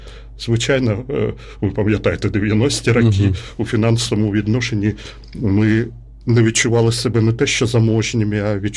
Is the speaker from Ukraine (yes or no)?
yes; Sumy, Sumy Oblast, Ukraine; в 8-й школі в нашому рідному місті Сумах.